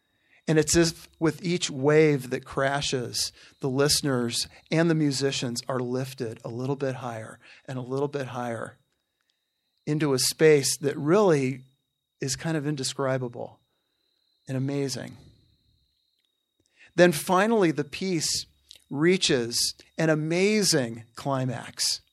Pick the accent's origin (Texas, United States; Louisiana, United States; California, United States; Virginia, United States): California, United States; And yes, I'm a Californian too, Emily.